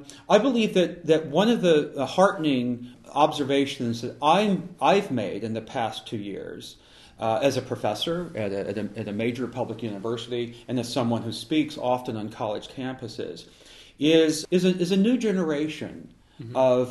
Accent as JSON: {"language": "English", "town": "Laurel", "region": "Mississippi", "country": "United States", "tie": "born or raised there", "said": "I grew up in the Deep South and came of age in a town called Laurel, Mississippi"}